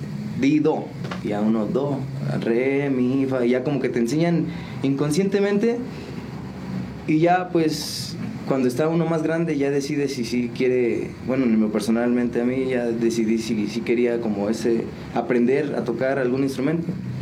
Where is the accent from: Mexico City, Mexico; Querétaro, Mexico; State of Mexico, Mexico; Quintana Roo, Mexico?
Querétaro, Mexico; San Juan del Río; Yo soy originario de la comunidad del Rosario, San Juan del Río, Pueblo Mágico.